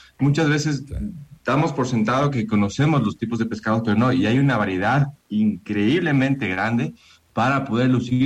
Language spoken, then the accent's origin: Spanish; Ecuador; Nosotros como ecuatorianos a veces, no sé, somos muy tibios en algunas cosas donde podemos ser más potentes, más fuertes y demás.